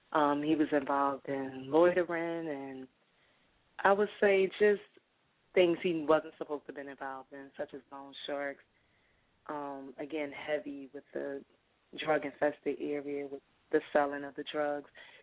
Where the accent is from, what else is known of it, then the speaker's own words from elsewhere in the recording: Savannah, Georgia, United States; also born or lived in Cheyenne / Philadelphia; I was born in the Midwest in the region of Cheyenne, Wyoming. I believe as a toddler when I moved to Savannah, Georgia, where my parents and siblings were born